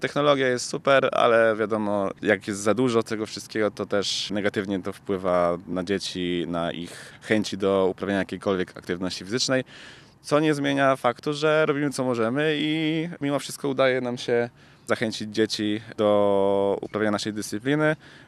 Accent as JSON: {"language": "Polish", "town": "Gdańsk", "region": "Pomeranian Voivodeship", "country": "Poland", "tie": "born there", "said": "urodziłem się w Gdańsku, więc te wszystkie piękności nie są dla mnie obce."}